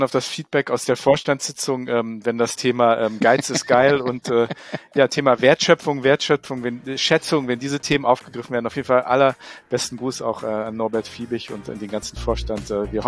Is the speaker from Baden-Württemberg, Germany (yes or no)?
no; Wiesbaden, Hesse, Germany; born there; Ich als gebürtiger Wiesbadener